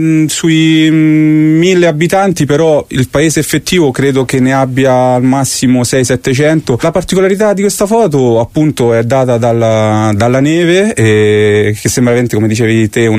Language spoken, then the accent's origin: Italian; Cori, Lazio, Italy; In particolare vi potrei dire il mio paese Cori, perché è ricco di storie, di monumenti, paesaggi